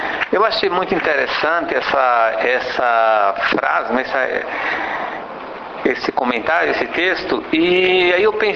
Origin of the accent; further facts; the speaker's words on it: Alagoas, Brazil; Nós somos de Alagoas, e Alagoas é uma terra bastante de gente bastante hospitaleira, simples, não é?